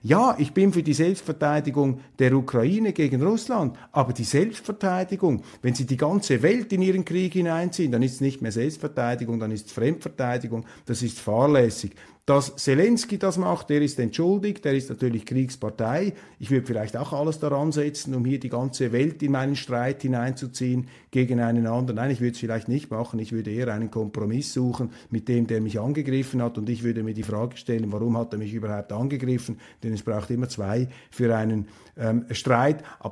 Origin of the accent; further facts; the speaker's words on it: Switzerland; Das ist für mich jetzt als Schweizer ein unglaublicher Affront.